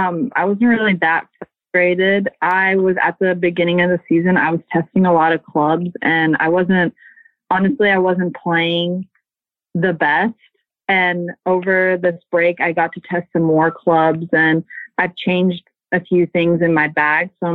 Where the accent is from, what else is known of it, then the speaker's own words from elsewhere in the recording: Florida, United States; I mean, I'm from Florida, so I see a bunch of snakes down there